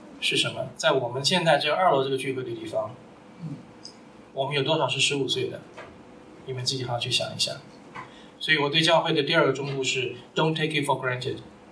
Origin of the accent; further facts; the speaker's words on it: China; now in United States; 我一个中国人嘛，跑到一个美国教会去